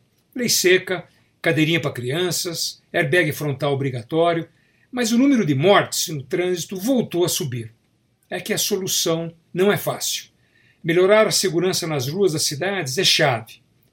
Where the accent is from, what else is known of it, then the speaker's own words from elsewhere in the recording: Brazil; já que nós, como brasileiros, não participamos ativamente dessa indústria emergente